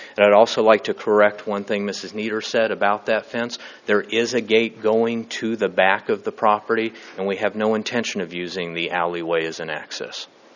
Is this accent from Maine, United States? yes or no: no; Paso Robles, California, United States; I'm from Paso Robles.